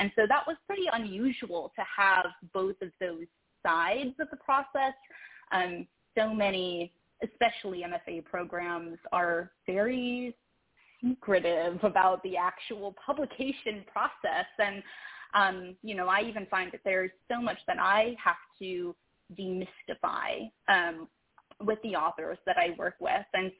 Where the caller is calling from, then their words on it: Ann Arbor, Michigan, United States; I'm calling in from Ann Arbor, Michigan